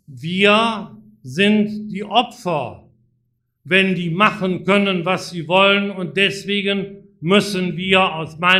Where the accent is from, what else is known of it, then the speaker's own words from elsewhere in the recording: North Rhine-Westphalia, Germany; wenn ich mir als Rheinländer vom linken Niederrhein, franzosenfreundlich